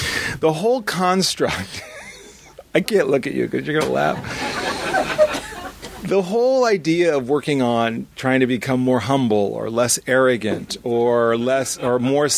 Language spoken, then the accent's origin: English; Los Angeles, California, United States; I had an identity, a cultural identity as a Jew growing up in Los Angeles, but no real belief.